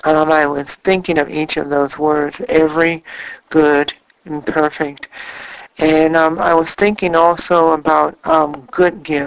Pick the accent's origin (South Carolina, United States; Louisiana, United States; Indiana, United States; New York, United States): Indiana, United States; moved away; also born or lived in Texas; We had moved down to Texas, and I am from Indiana, and I was struggling with food again.